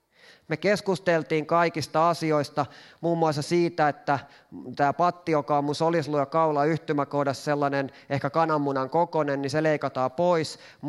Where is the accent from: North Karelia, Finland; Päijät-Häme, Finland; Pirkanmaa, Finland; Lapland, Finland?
Päijät-Häme, Finland; Lahti; kun mä oon Lahdesta kotoisin, niin me mennään moikkaamaan mun vanhempia.